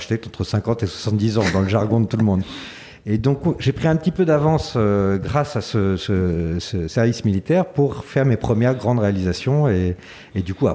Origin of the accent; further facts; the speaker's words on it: Paris, Île-de-France, France; Je suis parisien au départ, d'origine libanaise. Voilà, mon grand-père était libanais